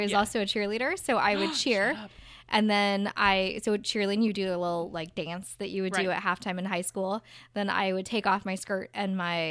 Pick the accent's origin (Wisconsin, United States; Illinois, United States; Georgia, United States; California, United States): California, United States; I'm from Orange County.